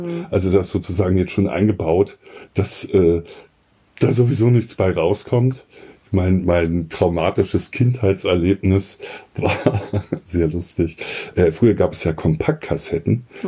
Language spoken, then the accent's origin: German; Berlin, Germany; Das kenne ich ja als Berliner nicht so.